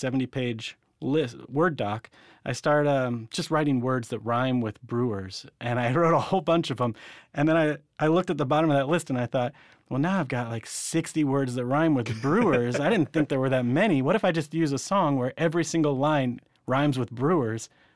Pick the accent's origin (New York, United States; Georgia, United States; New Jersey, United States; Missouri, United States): Missouri, United States; St. Louis; I grew up in St. Louis, was a huge Cardinals fan until I moved to Kansas.